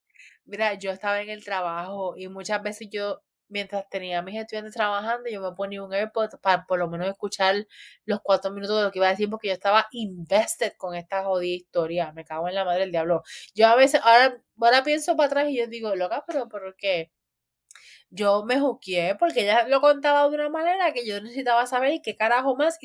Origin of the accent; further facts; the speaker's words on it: Puerto Rico; que esto en Puerto Rico está normal, que así vivimos los de Puerto Rico